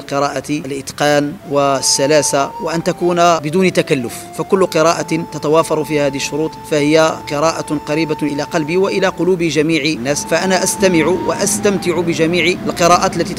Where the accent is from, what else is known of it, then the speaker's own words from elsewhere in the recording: Marrakesh-Safi, Morocco; also born or lived in Casablanca; كنت أؤم الناس في صلاة التراويح وأنا ابن 10 سنين تقريبا، فصليت بالناس في قريتي التي كنت أحفظ فيها القرآن، ثم في بعض المساجد في مدينة آسفي